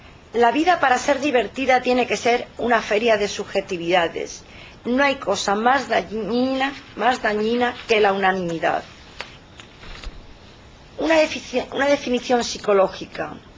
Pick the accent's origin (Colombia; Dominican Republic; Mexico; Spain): Spain; Castilla-La Mancha; yo soy oriunda de La Mancha